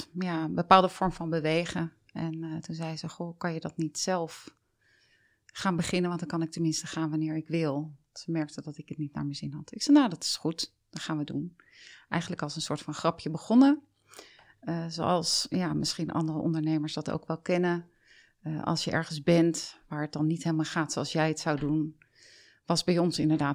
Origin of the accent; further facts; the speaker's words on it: Leidschendam, South Holland, Netherlands; also born or lived in Delft; ik ben dus geboren in Delft, heb daar maar kort gewoond. Leidschendam ben ik opgegroeid in een ondernemersgezin, ondernemersfamilie eigenlijk.